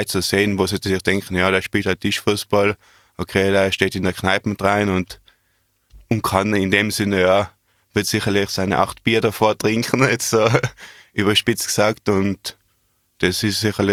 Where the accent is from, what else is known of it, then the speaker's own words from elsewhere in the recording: Austria; hat man da vielleicht als Österreicher schon ein bisschen den Anschluss verloren